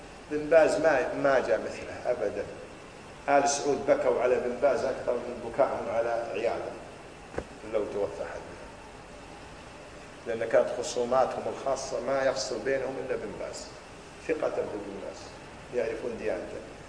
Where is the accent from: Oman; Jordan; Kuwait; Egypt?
Kuwait; إحنا فلان وفلان من الكويت